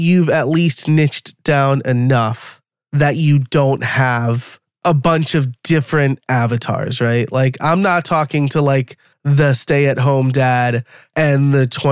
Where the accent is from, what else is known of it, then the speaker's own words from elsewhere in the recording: New York, United States; I'm like Italian, I'm from New York. We're very emotional and direct.